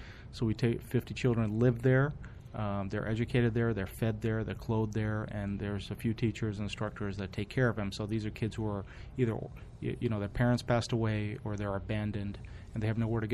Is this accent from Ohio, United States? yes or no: no; Maryland, United States; also born or lived in Pearl Harbor, Hawaii; I grew up in Maryland my entire life, except for when I was in the military from 1995 to 2001. I was stationed in Pearl Harbor, Hawaii, and did three tours overseas while I was there.